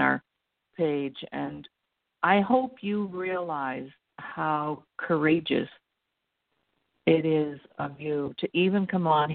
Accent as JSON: {"language": "English", "town": "Halifax", "region": "Nova Scotia", "country": "Canada", "said": "I am from Halifax, Nova Scotia."}